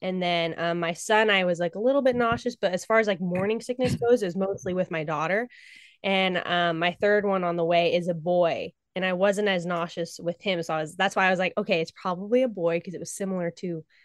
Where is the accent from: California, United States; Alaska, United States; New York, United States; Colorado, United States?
Colorado, United States; Littleton; born there; I was born in Littleton.